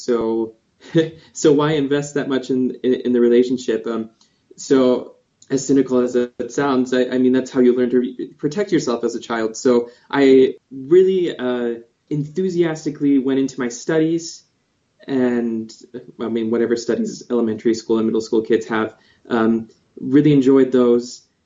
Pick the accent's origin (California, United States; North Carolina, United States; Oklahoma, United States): California, United States; Fresno; born there; So I was born in Fresno, California. Both of my parents are LDS. My mother is a convert.